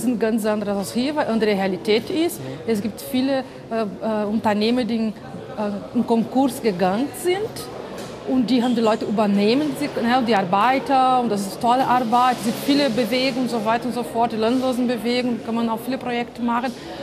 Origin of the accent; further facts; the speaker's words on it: Brazil; German is a second language; now in Germany; Ich komme aus Brasilien und ich bin hier in Deutschland gekommen für meine Promotion.